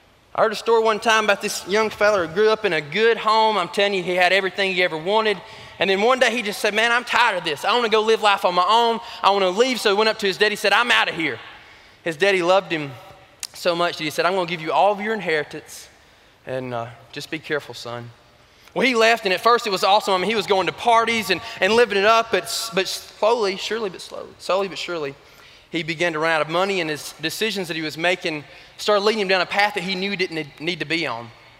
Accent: Alabama, United States; I am from Alabama.

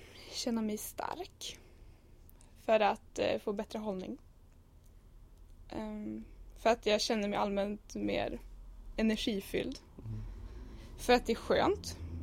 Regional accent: Umeå, Västerbotten County, Sweden; also born or lived in Stockholm; Då flyttade mina föräldrar hem till Umeå. De kom från Umeå båda två.

